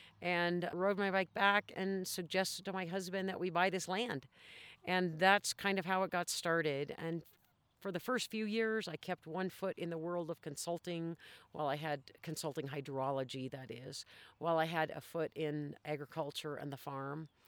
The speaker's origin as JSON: {"language": "English", "region": "Idaho", "country": "United States", "tie": "born or raised there", "said": "No, I grew up in Idaho, which is fairly rural, and we always had a large garden."}